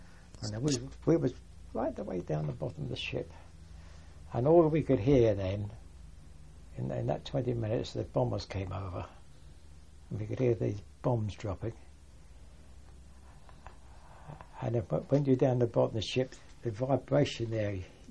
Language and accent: English; London, United Kingdom; accent: Cockney; Incidentally, we're all Cockneys from the London docks.